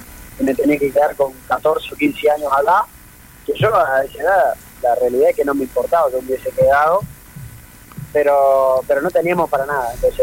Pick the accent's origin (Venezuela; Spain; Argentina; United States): Argentina; disfrutarlo como argentino, como colega, como amigo